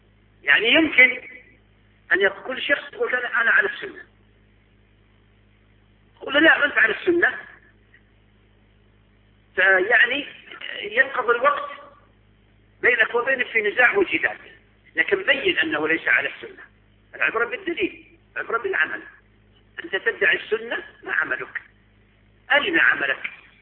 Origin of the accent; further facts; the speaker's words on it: Saudi Arabia; نحن عندنا في السعودية